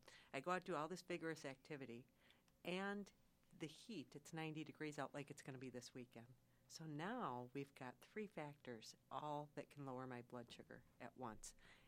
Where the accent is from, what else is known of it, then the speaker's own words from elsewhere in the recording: Waukegan, Illinois, United States; you know, I'm from Waukegan, and everybody says mispronounced that too.